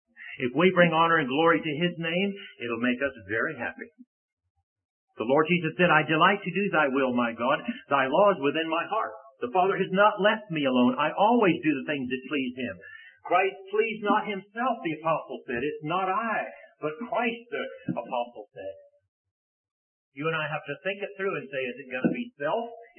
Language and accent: English; the South, United States; well, you know, I came from the South. That's the way my parents brought me up